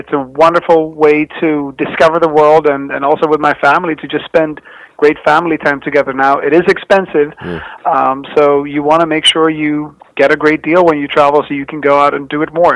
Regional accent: Sweden; I'm from Sweden originally, but I love traveling in the U.S.

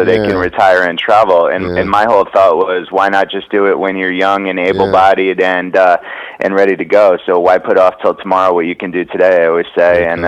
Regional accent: Connecticut, United States; I'm from Connecticut, New England guy myself, and I like going down to. I grew up going down to Stone Harbor, New Jersey, and now I like going to the beach in Dewey Beach, Delaware.

